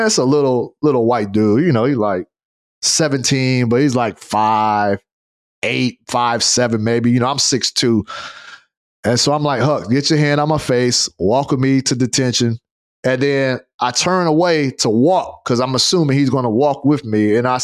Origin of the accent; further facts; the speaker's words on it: Fresno, California, United States; I come from Fresno, California, bro. Like, the area I grew up in was the west side of Fresno, where it's primarily Blacks, Asians, and Hispanics, right?